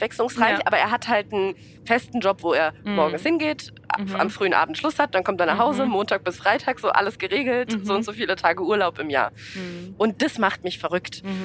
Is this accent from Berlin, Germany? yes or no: yes; Berlin, Germany; born or raised there